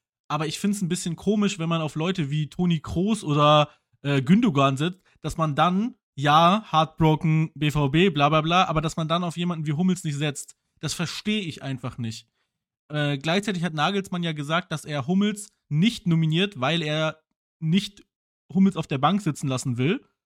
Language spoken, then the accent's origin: German; Dortmund, North Rhine-Westphalia, Germany; Ich bin natürlich auch als Dortmunder ein bisschen heartbroken